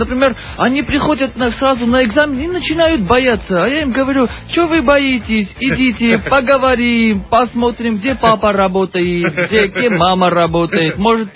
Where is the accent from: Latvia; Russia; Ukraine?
Latvia; Latgale; Например, я воспитывался в Латгалии. А так как я воспитывался в Латгалии, у меня есть маленький такой скромный акцент.